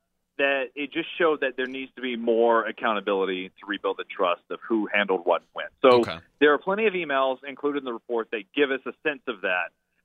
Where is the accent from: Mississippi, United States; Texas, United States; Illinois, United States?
Mississippi, United States; And listen, I'm from Mississippi. I've dealt with sweltering heat and everything.